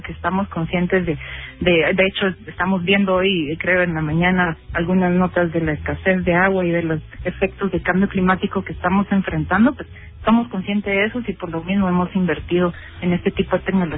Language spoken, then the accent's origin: Spanish; Guatemala; nosotros como guatemaltecos